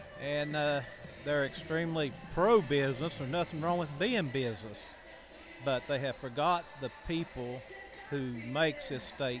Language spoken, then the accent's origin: English; Cabin Creek, West Virginia, United States; I'm from Canoe County. … I'm from Cabin Creek, Charleston area.